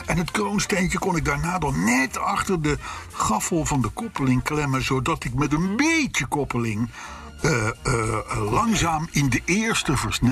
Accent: Enschede, Overijssel, Netherlands; Nee, ik kom uit Enschede.

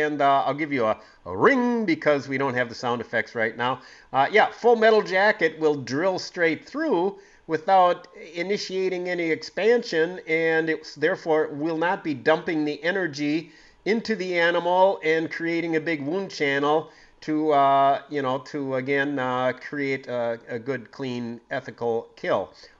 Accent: Green Bay, Wisconsin, United States; when I grew up in Green Bay, it was 1910 Deborah Lane, and you lived at that, and my buddy lived at 1314 Fiesta.

